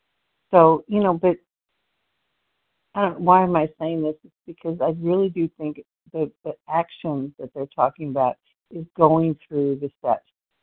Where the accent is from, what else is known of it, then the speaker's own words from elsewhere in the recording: Plano, Texas, United States; I am from Plano, Texas.